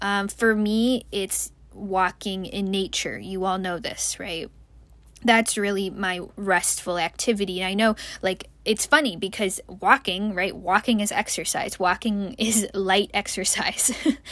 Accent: United States; the unfortunate reality of many, people in at least my home country of America.

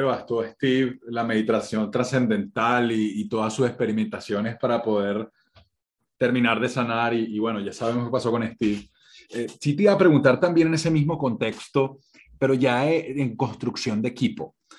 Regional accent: Colombia; tranquilo, que también somos colombianos futboleros por aquí.

